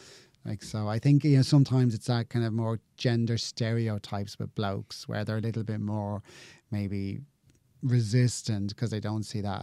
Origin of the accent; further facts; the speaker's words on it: Dublin, Leinster, Ireland; I think because I grew up in Dublin, like bad weather was just like